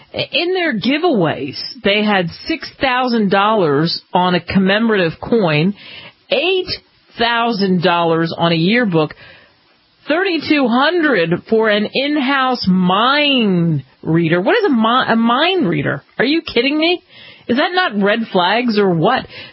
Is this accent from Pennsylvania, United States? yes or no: no; Woodcrest, New Jersey, United States; When I was a kid, we had a post office close to where I grew up in Woodcrest, New Jersey.